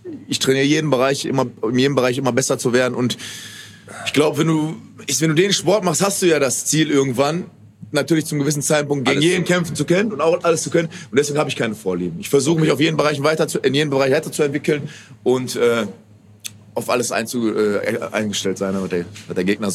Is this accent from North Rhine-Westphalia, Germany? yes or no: yes; Bottrop, North Rhine-Westphalia, Germany; ich komme aus Bottrop-Badenburg, die Ecke.